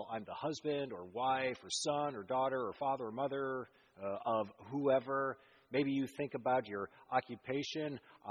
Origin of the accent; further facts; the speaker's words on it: United States; I'm an American citizen.